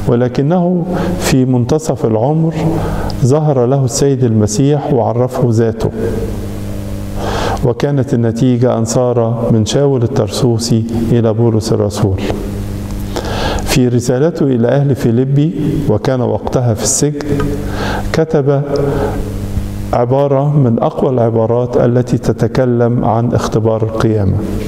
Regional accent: Egypt; عن حدودنا في بلادنا مصر

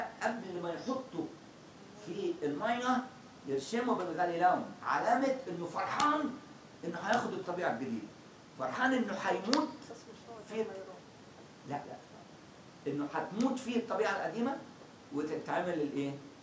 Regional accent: Egypt; احنا كمصريين ما كناش خدنا هذه النعمة ان احنا بقى مسيحيين، لاننا اصلا مش من شعب الله المختار في العهد القديم. احنا ولاد مصرايم ابن حام ابن نوح، احنا ولاد مصرايم

